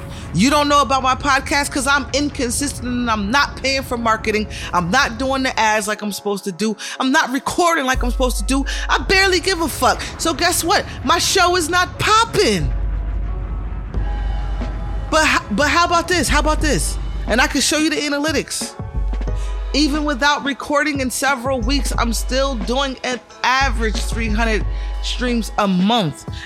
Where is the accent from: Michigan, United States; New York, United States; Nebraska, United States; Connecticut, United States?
Connecticut, United States; I'm born and raised in Connecticut.